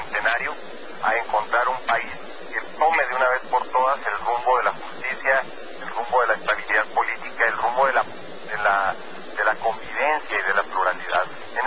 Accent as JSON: {"language": "Spanish", "country": "Mexico", "said": "pero los obligados en hacerlo somos los mexicanos, nadie más."}